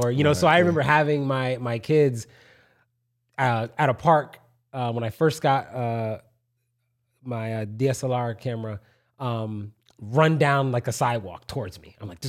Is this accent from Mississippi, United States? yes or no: no; New Haven, Connecticut, United States; me myself being, you know, growing up in New Haven and seeing kind of the architecture kind of layout, the landscape of the town and how it's changed over the years.